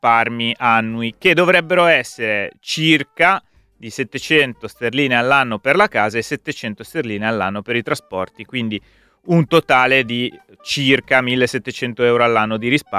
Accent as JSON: {"language": "Italian", "town": "Sesto San Giovanni", "region": "Lombardy", "country": "Italy", "tie": "born or raised there", "said": "sono nato a Sesto San Giovanni, e all'epoca a Sesto c'era l'Ital Sider davanti a casa mia, poi c'era la Falk, c'era la Magneti Marelli, l'Ercole Marelli, insomma, la Breda."}